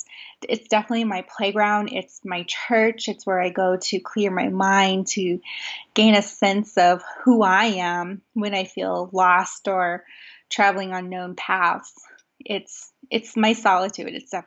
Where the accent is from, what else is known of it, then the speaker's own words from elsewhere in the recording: Tohatchi, New Mexico, United States; Yeah, so I grew up on the Navajo Reservation in a little community called Tohatchi, just outside of Gallup, New Mexico. And apparently we were quite poor.